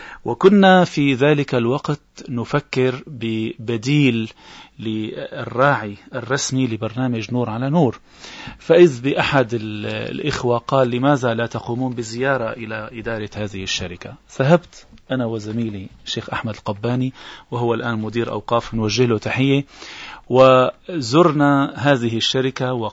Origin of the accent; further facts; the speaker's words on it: Syria; وهي معتمدة من قبل وزارة الاقتصاد ووزارة الزراعة عندنا في سوريا